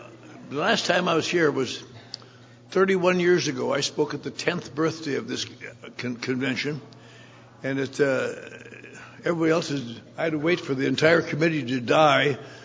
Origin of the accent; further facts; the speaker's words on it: Eau Claire, Wisconsin, United States; moved away; I grew up in Eau Claire, Wisconsin, nearby. And then I discovered there were parts of America that didn't stay cold all the time.